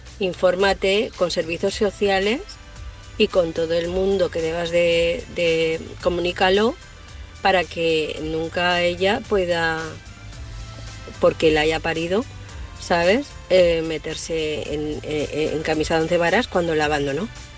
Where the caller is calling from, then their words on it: Valencia, Valencian Community, Spain; Hola, David. … de Valencia.